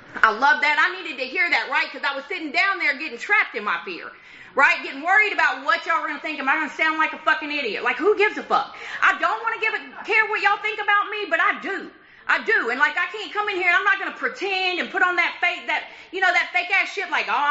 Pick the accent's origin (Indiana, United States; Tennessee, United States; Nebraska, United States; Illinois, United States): Tennessee, United States; Nashville; I'm from Nashville, right? I'm from Tennessee.